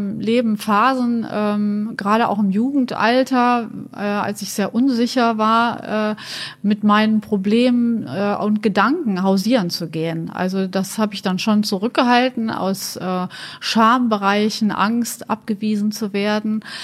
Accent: Munich, Bavaria, Germany; born there; ich bin jetzt 54 Jahre alt und bin in München geboren und lebe aber seit Urzeiten in Düsseldorf und fühle mich auch als Düsseldorfer.

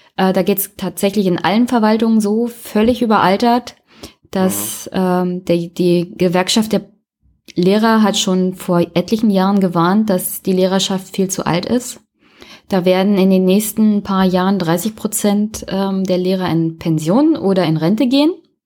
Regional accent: Brandenburg, Germany; ich komme ja aus Brandenburg, eher auch so abgehängte Region, ländlicher Raum.

